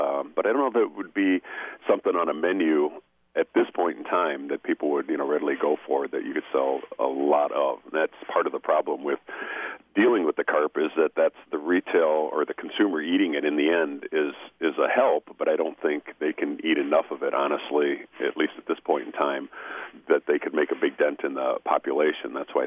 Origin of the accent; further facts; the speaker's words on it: Illinois, United States; I grew up here in Illinois myself, and we used to go fishing for smelts quite often